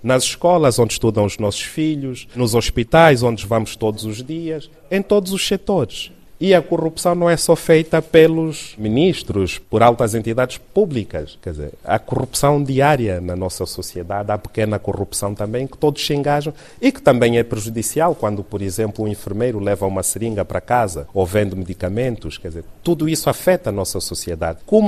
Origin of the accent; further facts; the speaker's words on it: Angola; Então, nós, como angolanos, também temos de pensar assim